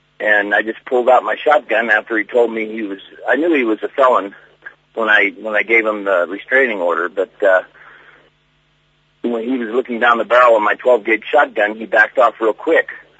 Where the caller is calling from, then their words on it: Chillicum, Oregon, United States; I'm calling from Chillicum, Oregon